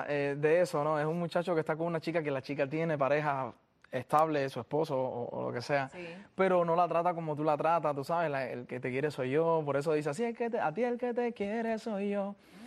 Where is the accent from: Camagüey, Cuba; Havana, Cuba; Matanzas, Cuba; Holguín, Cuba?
Havana, Cuba; also born or lived in Granma; Fue en mi barrio en Cuba. Yo soy del municipio de Boyero. Nací en Granma, me crié en La Habana toda la vida, pero vivía en el municipio de Boyero